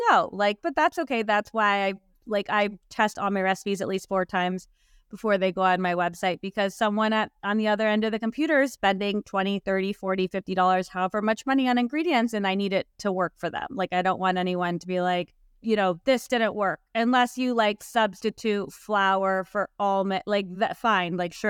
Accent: Arizona, United States; She's from Texas, I'm from Arizona. We like flavor, we like salsa, we like avocados, like Tex-Mex is our love language.

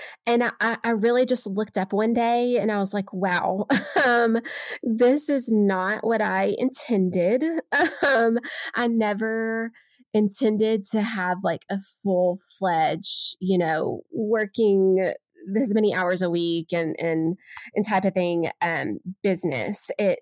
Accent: Arkansas, United States; I'm from Arkansas, and Razorbacks are a big deal here because they're about all we have.

